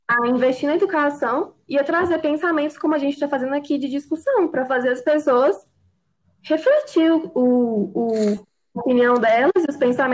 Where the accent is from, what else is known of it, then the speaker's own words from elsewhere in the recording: Brazil; A nossa cultura, a nossa identidade como brasileiro, como cidadão.